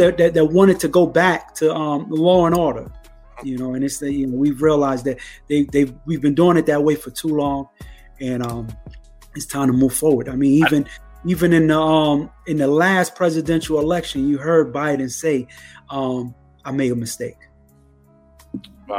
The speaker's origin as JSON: {"language": "English", "region": "New York", "country": "United States", "said": "Michigan, I'm from New York. You know, we're going to stir it up."}